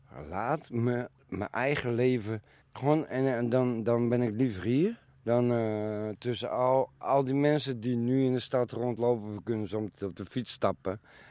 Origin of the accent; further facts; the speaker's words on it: Vlieland, Friesland, Netherlands; also born or lived in Harlingen / Terschelling / Drenthe / Dordrecht; Ik ben Vlielander. Ik ben geboren in Harlingen. Toen Schelling, daarna Vlieland. En vanaf daar Drenthe, Dordrecht enzovoort.